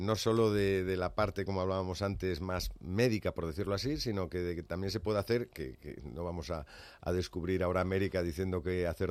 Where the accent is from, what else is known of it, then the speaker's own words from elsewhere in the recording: A Coruña, Galicia, Spain; el otro es el de mi tierra natal, que es el de La Coruña